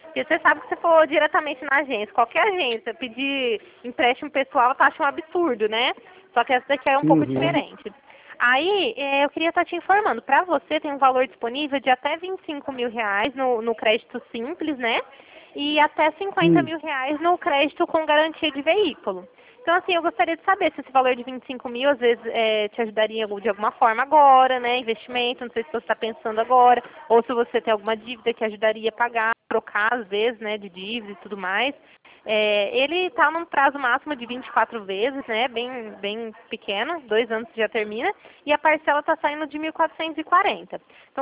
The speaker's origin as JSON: {"language": "Portuguese", "town": "Ribeirão Preto", "region": "São Paulo", "country": "Brazil", "said": "sou daqui de Ribeirão mesmo."}